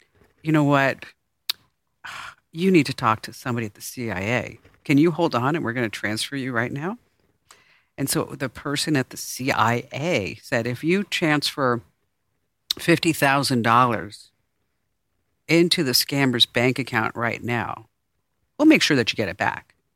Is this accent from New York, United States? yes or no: yes; New York, United States; You know what a New Yorker is. I'm a New Yorker.